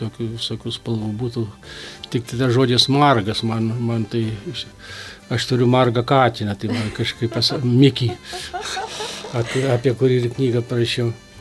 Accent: Petroškai, Alytus County, Lithuania; mano vaikystė buvo Dzūkija, Lazdijų rajonas, Petroškų kaimas

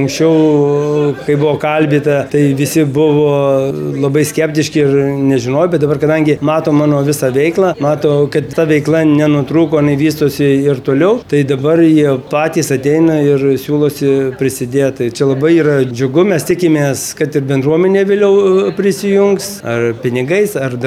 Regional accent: Alytus, Alytus County, Lithuania; tokio sodo atsiradimas Alytuje, aišku, mano gimtajam mieste

